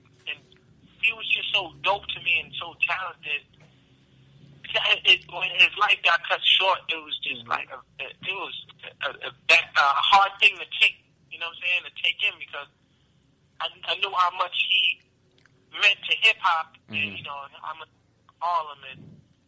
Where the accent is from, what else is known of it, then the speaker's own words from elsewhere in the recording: Harlem, New York, United States; Growing up in Harlem, I never really crossed paths with him.